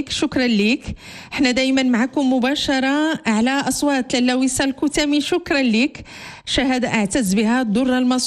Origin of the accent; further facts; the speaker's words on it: Aguelmous, Béni Mellal-Khénifra, Morocco; ما يقع في بلدتي أجلموس خنيفرة حول ما يقع في سوق اللحوم الحمراء